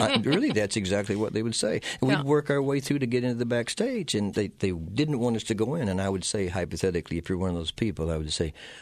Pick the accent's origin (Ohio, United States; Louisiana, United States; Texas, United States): Texas, United States; she rose up in Canada in a ballet company, and I grew up in Texas screaming and playing rock and roll.